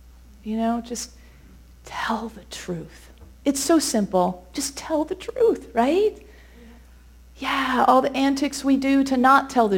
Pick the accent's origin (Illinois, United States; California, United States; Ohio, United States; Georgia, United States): Illinois, United States; Chicago; she did all kinds of amazing things in my hometown of Chicago.